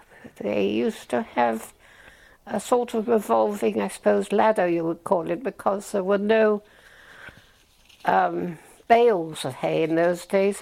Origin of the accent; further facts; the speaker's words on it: Chudleigh, South West England, United Kingdom; also born or lived in London / Tynemouth / South Brent; I was born in London. And then I went from London to Tynemouth as a little baby. And from Tynemouth, I then went to South Brent until I came to Chudley.